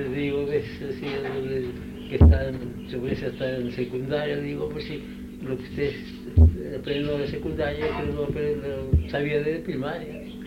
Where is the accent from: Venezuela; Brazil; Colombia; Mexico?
Mexico; Guerrero; Ahí en Guerrero, sí.